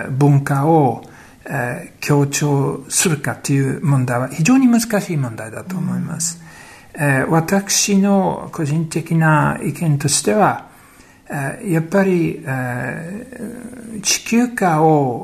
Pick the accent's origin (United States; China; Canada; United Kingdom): United Kingdom; Japanese is a second language; イギリス人としてはあまりピンとこない概念であると思うんですけれども、